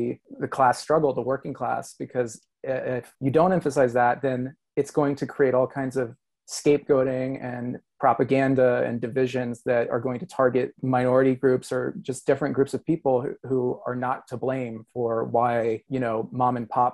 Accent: Georgia, United States; now in California, United States; because I grew up in the South and I'm from Georgia, but I now live in California

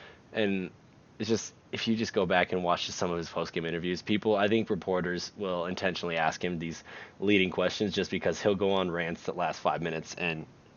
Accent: Nebraska, United States; because I grew up in Nebraska, I've hated that team for as long as I can remember.

